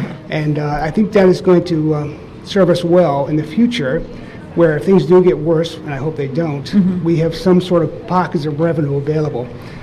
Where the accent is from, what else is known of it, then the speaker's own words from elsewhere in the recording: Greene, New York, United States; And I'm glad to see it local here in Green, in my hometown, which is nice.